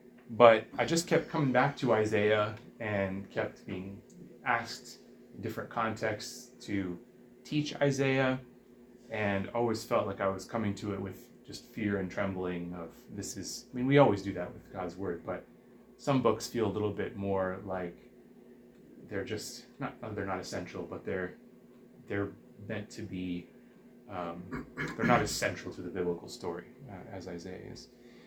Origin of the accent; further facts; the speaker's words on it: Ethiopia; I grew up in Ethiopia and went to the Coptic church, but I haven't been to church in a long time.